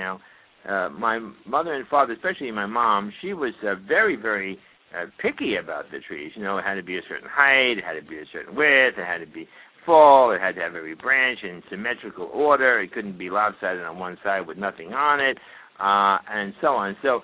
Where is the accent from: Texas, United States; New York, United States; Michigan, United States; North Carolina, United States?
New York, United States; New York City; and I was raised in New York City, interestingly enough. Lived in an apartment, and we had, in those days, real Christmas trees, believe it or not.